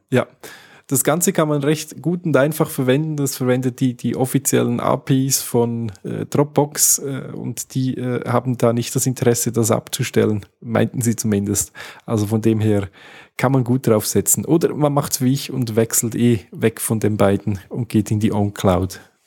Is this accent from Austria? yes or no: no; Switzerland; Wenn ich als Schweizer reingehe, sehe ich den Account noch.